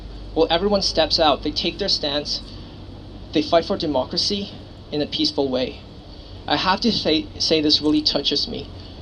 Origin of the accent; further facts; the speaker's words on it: Hong Kong; I'm actually an exchange student here. I'm from Hong Kong. I was born and raised in Hong Kong. I'm 21 now. I spent 21 years in Hong Kong. So it's my first time in Canada